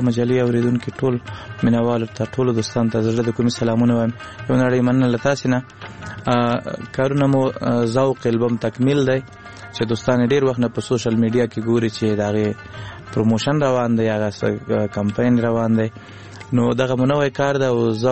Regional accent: Laghman, Afghanistan; also born or lived in Kunduz

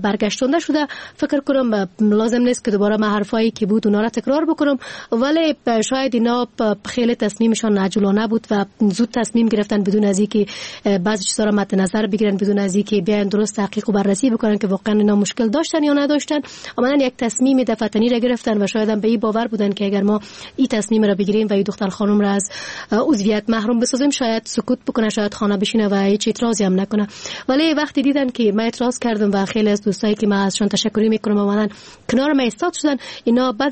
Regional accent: Afghanistan; به عنوان یک فرد مسلمان و از یک کشور مسلمان که از افغانستان هستیم،

